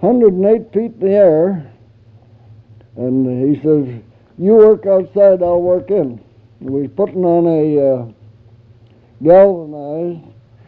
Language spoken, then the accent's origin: English; Canada; He didn't think much of me as a Canadian, so I agreed with him.